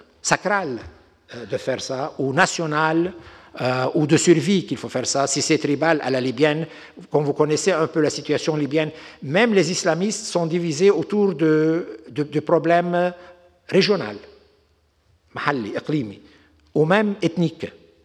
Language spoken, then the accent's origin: French; Beirut, Beirut Governorate, Lebanon; malheureusement, je viens de Beyrouth, donc.